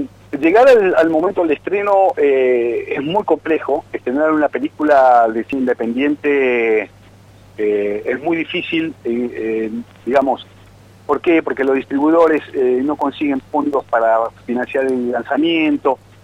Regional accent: Buenos Aires, Argentina; nosotros como porteños

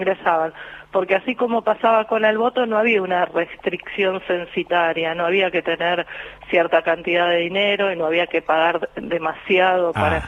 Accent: Lanús, Buenos Aires Province, Argentina; De Lanús.

